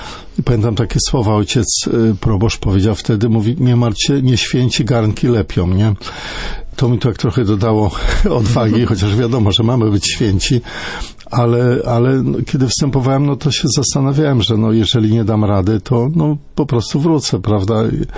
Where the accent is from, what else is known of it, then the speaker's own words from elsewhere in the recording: Teresin, Masovian Voivodeship, Poland; pochodzę z parafii Niepokalanów, konkretnie z Teresina.